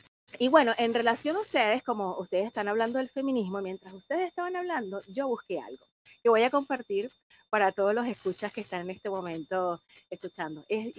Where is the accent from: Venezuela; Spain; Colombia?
Venezuela; now in Chile; yo soy venezolana, pero ya tengo aproximadamente 10 años radicada en Chile.